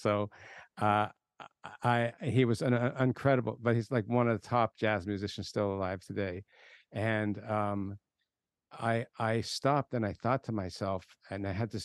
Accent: Toronto, Ontario, Canada; I am from Toronto originally. I say the word about like that.

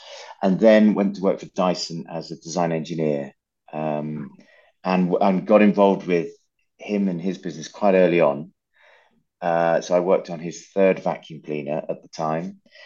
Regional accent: Birmingham, West Midlands, United Kingdom; also born or lived in Lancashire; Yeah, so I was born in Birmingham, and mum and dad still live there. And I went to school around Birmingham initially, and then I ended up in a school up in Lancashire.

